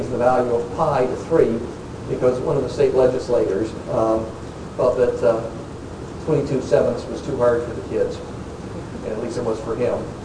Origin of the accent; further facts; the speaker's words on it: Utah, United States; since I'm from Utah, terribly behind my neighbors.